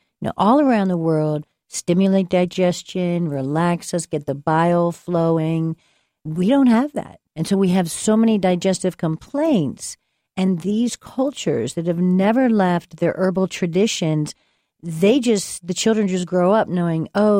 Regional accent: Rappahannock County, Virginia, United States; I feel like I grew up in Rappahannock. I lived in Flint Hill and Little Washington.

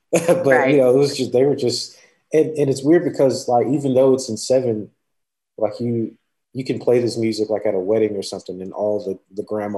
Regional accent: Houston, Texas, United States; I knew a ton of people that listened to Tejano music growing up in Houston.

